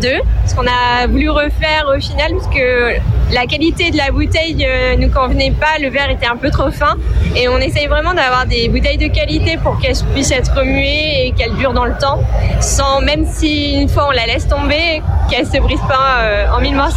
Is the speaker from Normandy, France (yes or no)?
yes; Rouen, Normandy, France; Pas du tout, on est de Rouen.